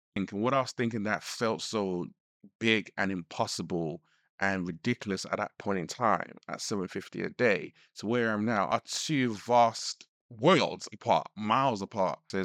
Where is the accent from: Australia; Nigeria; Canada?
Nigeria; you know, I'm Nigerian